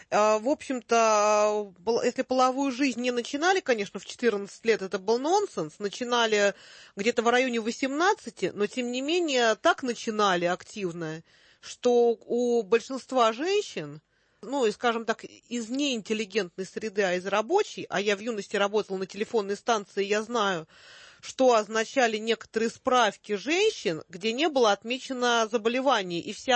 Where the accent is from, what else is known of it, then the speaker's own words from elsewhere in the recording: Bulgaria; я родом из Болгарии